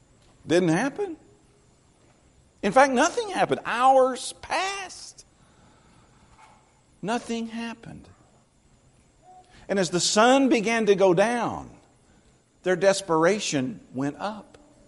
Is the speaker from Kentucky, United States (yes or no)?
yes; Louisville, Kentucky, United States; You know, growing up in Louisville, Kentucky, people assume you know all about horse racing.